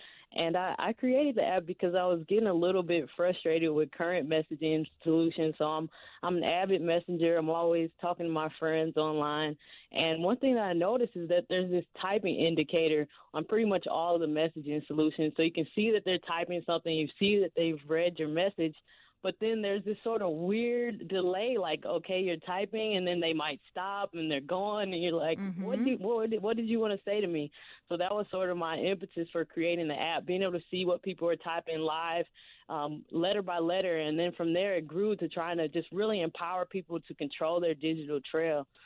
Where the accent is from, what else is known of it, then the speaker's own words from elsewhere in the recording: St. Louis, Missouri, United States; now in Chicago, United States; I absolutely love going out to schools, local Chicago schools, and I'm actually from St. Louis.